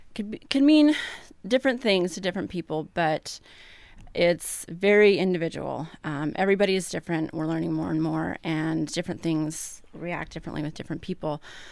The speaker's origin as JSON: {"language": "English", "town": "Coos Bay", "region": "Oregon", "country": "United States", "tie": "born or raised there", "said": "I grew up in Coos Bay, Oregon, and I just love the coast and have lived in Oregon my whole life, several different cities for different colleges and what have you"}